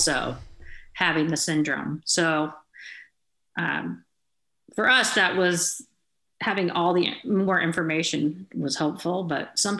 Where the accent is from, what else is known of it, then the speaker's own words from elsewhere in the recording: Beale Air Force Base, California, United States; So I grew up in Beale Air Force Base up in Northern California.